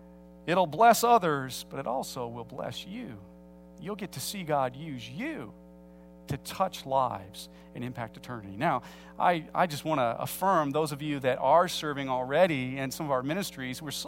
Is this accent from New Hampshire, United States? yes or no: no; Peoria, Illinois, United States; Much like in my hometown of Peoria, Illinois, it's sort of expected that, for example, with my family, 3 to 4 generations before me have worked at Caterpillar